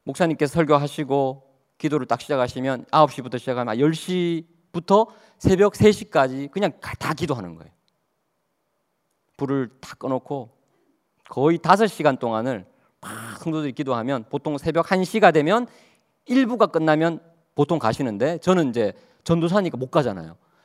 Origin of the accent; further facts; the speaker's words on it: Daegu, South Korea; 제가 대구 출신이거든요.